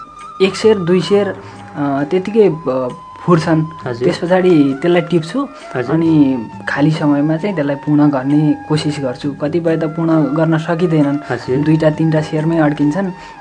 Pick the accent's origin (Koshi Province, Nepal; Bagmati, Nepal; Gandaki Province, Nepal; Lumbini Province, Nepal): Koshi Province, Nepal; Madhumalla; also born or lived in Ilam; मेरो जन्मथलो चाहिँ गजुरमुखी इलाम हो, स्थायी ठेगाना मधुमल्ला तोरीबारी नै।